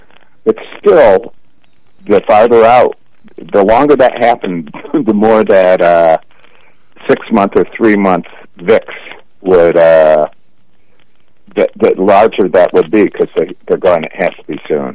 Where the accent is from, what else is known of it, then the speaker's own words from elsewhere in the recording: South Bend, Indiana, United States; Sure, I'm from South Bend.